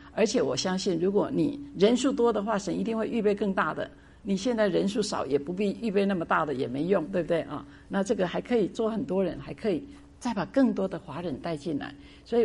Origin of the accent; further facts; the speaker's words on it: Taiwan; 我的背景是从台湾来的，那我没有经过这些的这个，不太了解这个情形